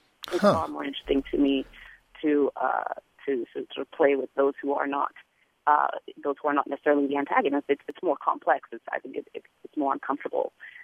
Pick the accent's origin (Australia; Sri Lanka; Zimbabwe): Zimbabwe; now in United States; for me being bicultural as I am and very much being an American and very much being a Zimbabwean.